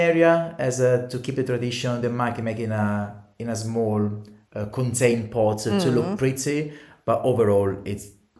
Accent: Sezze, Lazio, Italy; English is a second language; So, I'm from Lazio region, and specifically from Sezze Romano, a town more or less an hour south of Rome.

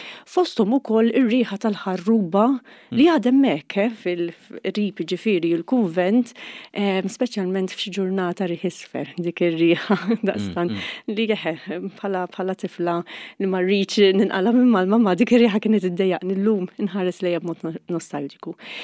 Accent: Nadur, Gozo, Malta; Jien minn Nadur u skola ġifieri primarja dejjem minn Nadur mort.

